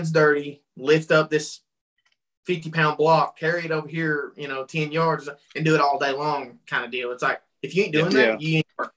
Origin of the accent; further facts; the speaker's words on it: Kentucky, United States; Tony is from Kentucky, and I'm from Kentucky